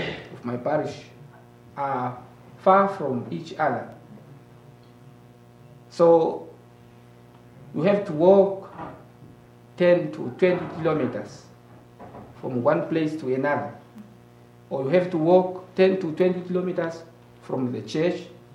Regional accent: Ondangwa, Oshana, Namibia; English is a second language; also born or lived in Epembe; I'm from Namibia in the north, in the town called Ondangwa. And I was born at Epembe village. I live with my parents.

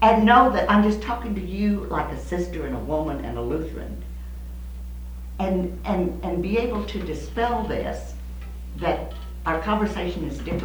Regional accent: England, United Kingdom; I'm English

